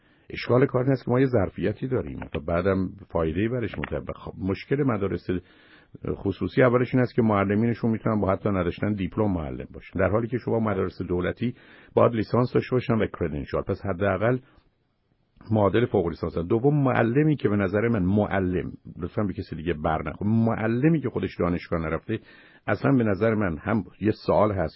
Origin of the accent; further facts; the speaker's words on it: Iran; ولی اینکه من فرزندم رو در حالی که من ایرانی هستم